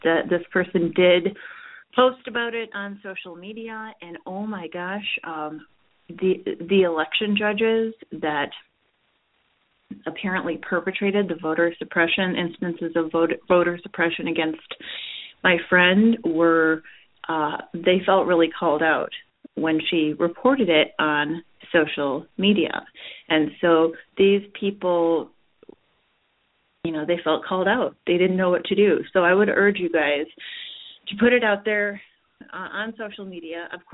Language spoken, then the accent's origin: English; Chicago, Illinois, United States; I'm from the Chicagoland area.